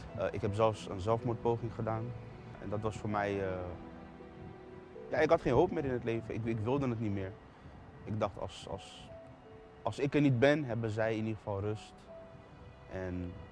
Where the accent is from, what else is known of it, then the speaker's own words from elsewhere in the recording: The Hague, South Holland, Netherlands; Ik kom uit Den Haag. Ik heb een goede jeugd gehad.